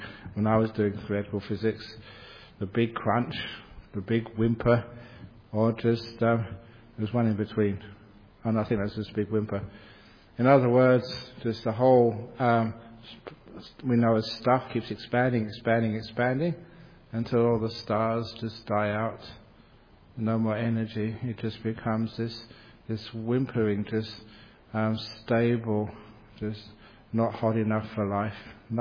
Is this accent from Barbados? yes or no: no; England, United Kingdom; I know I came from England